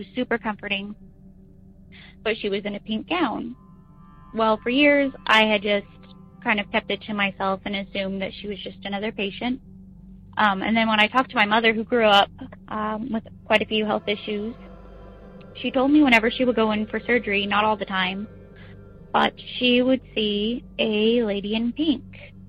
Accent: Idaho, United States; now in Kentucky, United States; from Kentucky. I'm originally from Idaho.

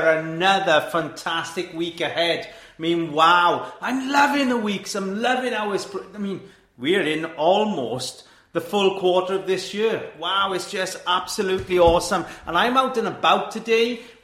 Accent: Wales, United Kingdom; I mean, I'm Welsh speaking, I'm pretty cool, I can do this off my tongue, but, I mean, my Deb is still doing the Llandeilo thing, which is almost criminal when you're a Welsh person.

